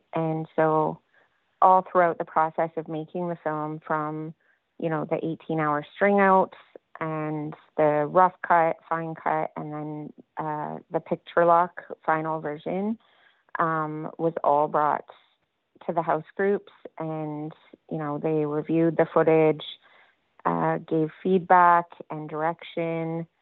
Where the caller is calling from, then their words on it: Smithers, British Columbia, Canada; And I'm coming in from Kesia Yinta, also known as Smithers, BC.